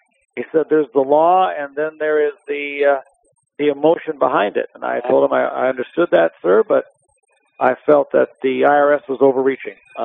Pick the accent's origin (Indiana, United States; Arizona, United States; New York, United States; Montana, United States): Montana, United States; My parents are from Browning, Montana. Proudly a Blackfeet tribal member. I grew up on the Great Plains of eastern Montana.